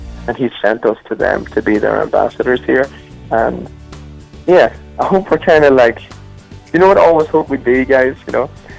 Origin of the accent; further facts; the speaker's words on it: the South, United States; I love the South. I obviously live in Nashville, so yes, I'm a Southerner, if that's... My accent makes me sound like I'm a Northerner, but I'm a Southerner, I guess.